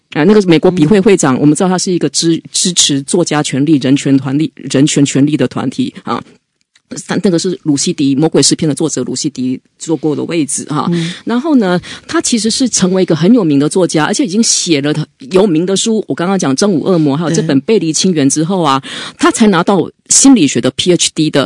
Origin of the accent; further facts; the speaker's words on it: Taiwan; 我爸爸妈是台湾人，他生出我，我是台湾人。